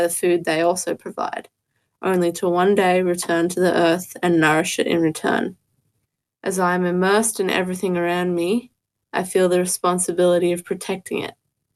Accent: Sydney, New South Wales, Australia; now in Tamworth, Australia; I grew up in South Sydney. I was born there, raised there, and it was only a year after writing this piece I actually moved to Tamworth, which is pretty much the centre of Gamilaroi land.

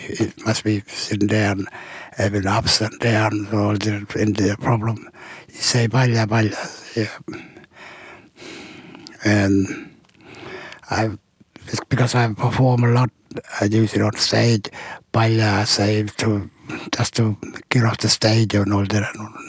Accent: Western Australia, Australia; first language Pitjantjatjara; English is a second language; I'm from Tuntundera, Western Australia, remote community. I'm a Pitjantjatjara man, and my language is Pitjantjatjara, and Ngayantjatjara is my second language, so English is my third language.

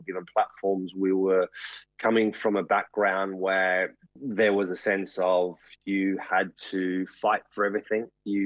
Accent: Australia; growing up in Australia

